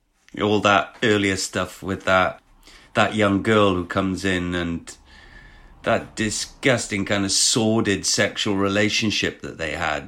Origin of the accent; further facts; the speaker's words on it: Wales, United Kingdom; accent: Welsh; I'm Welsh, and you don't get to hear Welsh accents on at that time